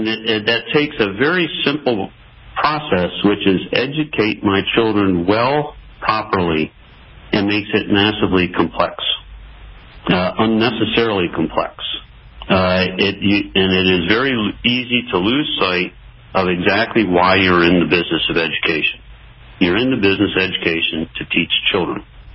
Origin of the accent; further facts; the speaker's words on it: Maryland, United States; Well, you know, I grew up in Maryland, so relative to Maryland, I think in general the schools came in at a high quality, high end